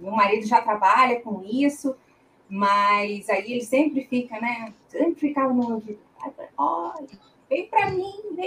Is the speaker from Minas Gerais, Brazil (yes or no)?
no; Rio de Janeiro, Brazil; now in Maringá, Brazil; sou carioca da Gema, mas há 4 anos aqui em Maringá, no Paraná.